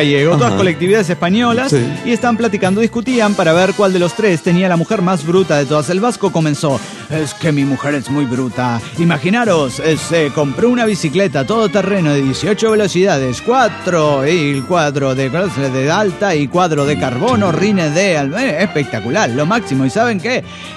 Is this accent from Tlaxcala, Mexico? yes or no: no; Oaxaca, Mexico; de Oaxaca.